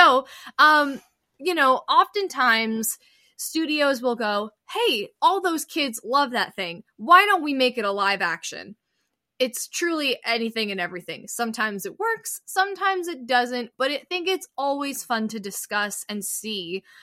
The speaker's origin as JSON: {"language": "English", "country": "United States", "said": "Obviously, I'm American, so that's my point of reference."}